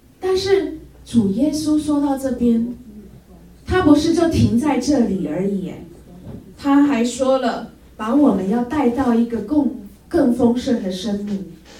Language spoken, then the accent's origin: Chinese; China; 我想用我们中国人的一句成语